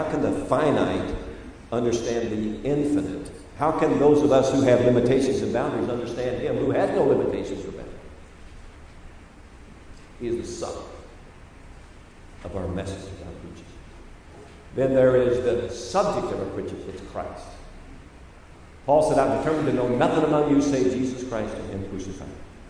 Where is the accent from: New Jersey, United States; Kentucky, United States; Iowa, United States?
Kentucky, United States; I was coming down Interstate 75 out of Lexington, Kentucky. I'm from Kentucky.